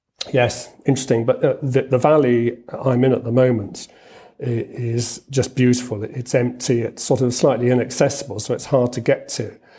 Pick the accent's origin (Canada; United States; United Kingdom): United Kingdom; because I'm a Brit, I spelled … So if they're looking for me, they won't find me under … blog. My main base is in London.